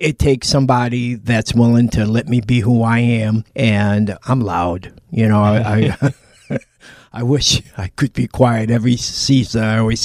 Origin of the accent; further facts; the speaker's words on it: Canastota, New York, United States; I grew up in Canastota, New York. And it's a small little Italian village.